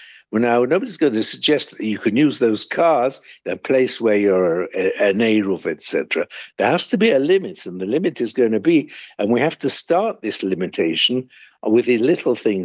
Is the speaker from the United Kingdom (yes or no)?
yes; Manchester, North West England, United Kingdom; I remember I grew up in Manchester in England, and we had coal fires.